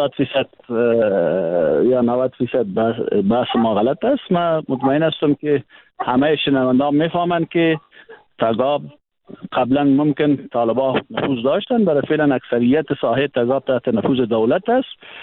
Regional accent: Kapisa, Afghanistan; ما نه تنها کس کاپیسا بلکه ما از افغانستان هستیم.

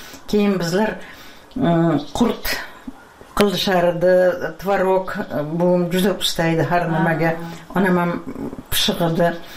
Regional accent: Piskent, Tashkent Region, Uzbekistan; Yoziq-qish yer tulada 3 km Piskent sentriga maktabga qatnaganman.

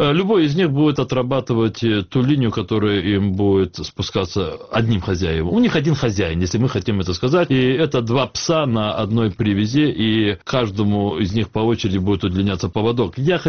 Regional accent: Crimea, Ukraine; мы, крымские татары, в одной из таких сфер оказались беспечными

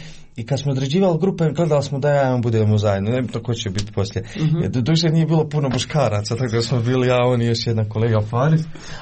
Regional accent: Gornji Vakuf-Uskoplje, Federation of Bosnia and Herzegovina, Bosnia & Herzegovina; Dolazim iz Gornjeg Vakufa Uskoplje.

